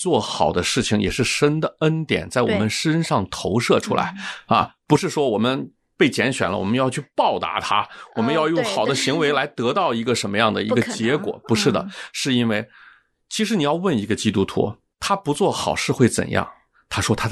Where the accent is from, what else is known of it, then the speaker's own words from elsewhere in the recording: China; 我们中国人习惯说我们用自己的心来表达情感